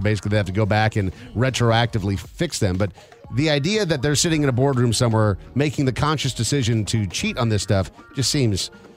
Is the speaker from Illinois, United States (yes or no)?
no; Minnesota, United States; See, I grew up in Minnesota. We didn't have, I guess, Mexican. We just had pizza day, and it was always in a square.